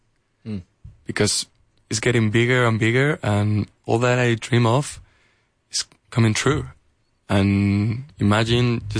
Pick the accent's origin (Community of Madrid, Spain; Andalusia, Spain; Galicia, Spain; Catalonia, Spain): Galicia, Spain; A Coruña; I'm from La Coruña.